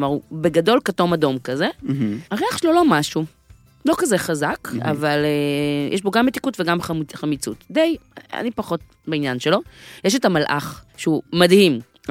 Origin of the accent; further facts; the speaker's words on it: Central District, Israel; כי אני הרי במקור מאוד השרון. עדיין יש שם שדות תותים